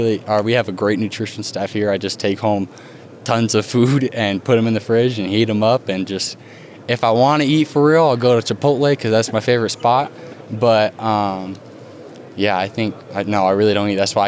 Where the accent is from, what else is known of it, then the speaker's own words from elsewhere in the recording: Arizona, United States; you know, I'm from Arizona, so I'd say tacos or some steak tacos.